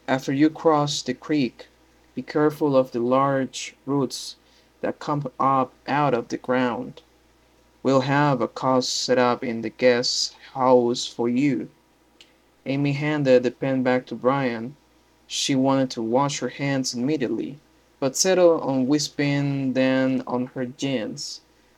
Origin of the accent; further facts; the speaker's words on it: Nicaragua; I'm from Nicaragua. Nicaragua is a country located in Central America